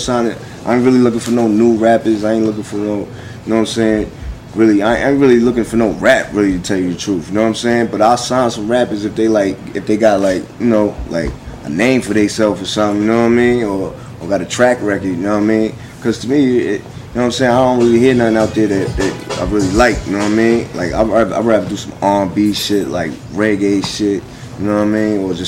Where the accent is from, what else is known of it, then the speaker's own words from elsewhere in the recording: Queens, New York, United States; Growing up in Jamaica, Queens, and Queens, period. Like, everybody just know each other, basically